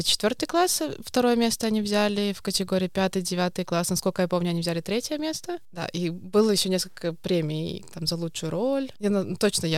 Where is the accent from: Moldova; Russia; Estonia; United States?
Estonia; Narva, Ida-Viru County; Да, вообще я родом из Нарвы.